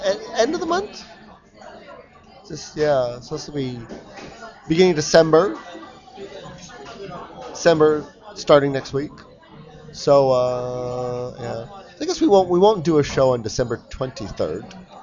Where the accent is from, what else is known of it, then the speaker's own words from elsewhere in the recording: Windsor, Ontario, Canada; So, my hometown is Windsor, and we are increasingly scattered, you know, like Toronto, and I guess I was in Seattle, and parts of America, but not too far from Windsor, I guess.